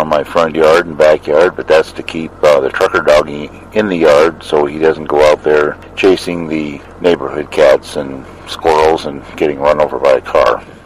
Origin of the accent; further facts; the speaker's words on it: Michigan, United States; growing up outside the Detroit area, we'd go down there occasionally